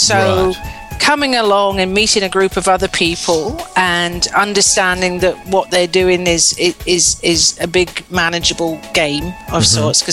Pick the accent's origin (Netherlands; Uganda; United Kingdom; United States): United Kingdom; Scotland; moved away; I'm Scottish, so I'm naturally miserable all the way through winter and rain